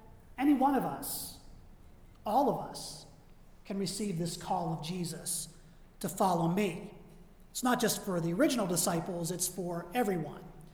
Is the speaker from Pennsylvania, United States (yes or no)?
yes; Pennsylvania, United States; And growing up in Western Pennsylvania, we always had West Virginia jokes.